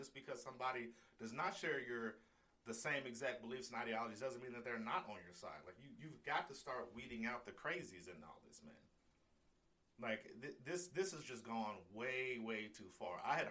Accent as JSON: {"language": "English", "region": "Ohio", "country": "United States", "said": "Y'all know I'm from the Midwest. I'm from Ohio, and I see it all here."}